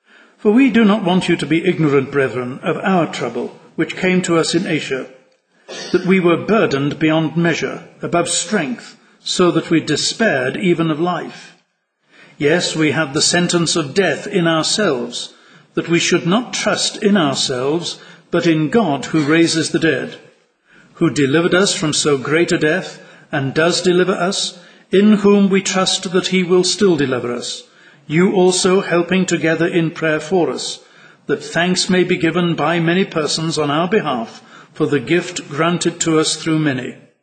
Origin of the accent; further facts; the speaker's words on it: Liverpool, North West England, United Kingdom; now in Scotland, United Kingdom; I better explain the fact that I am not American. I'm not Scottish, although I've lived in Scotland for 35 years. But I was born and raised in the city of Liverpool in England.